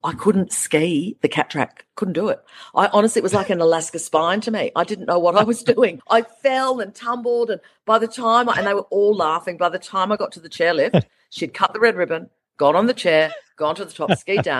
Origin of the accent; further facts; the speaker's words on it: Australia; I said, I'm from Australia. I'm not international press.